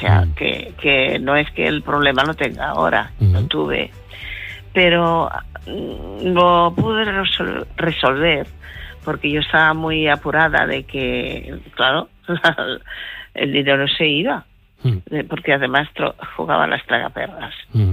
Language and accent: Spanish; Barcelona, Catalonia, Spain; Yo soy de Barcelona.